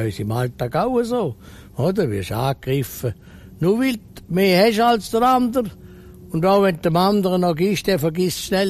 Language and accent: German; Switzerland; ich bin Schweizer Industrieller und Politiker.